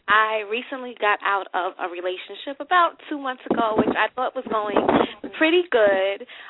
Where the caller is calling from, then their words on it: Brooklyn, New York, United States; I'm calling from Brooklyn, New York.